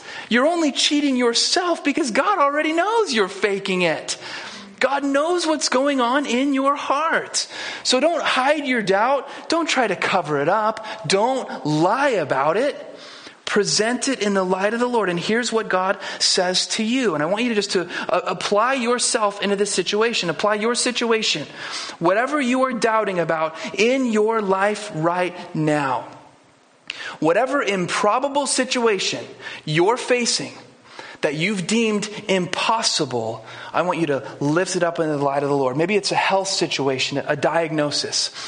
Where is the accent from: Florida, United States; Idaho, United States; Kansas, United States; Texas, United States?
Idaho, United States; we are two nobodies from Idaho, this small town in Idaho.